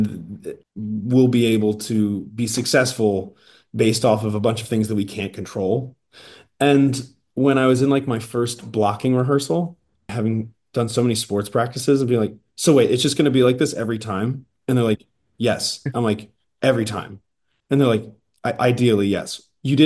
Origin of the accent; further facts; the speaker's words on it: Frederick, Maryland, United States; I'm from Frederick. It's like an hour outside Baltimore.